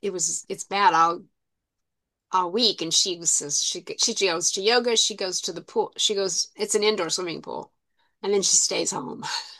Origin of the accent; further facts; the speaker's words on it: Portland, Oregon, United States; also born or lived in California / Minnesota; So I was born in Portland. We moved to California when I was, I guess, around two. We moved to Minnesota. My dad moved corporate. So we moved to Minnesota when I was three, and then back to Portland when I was eight.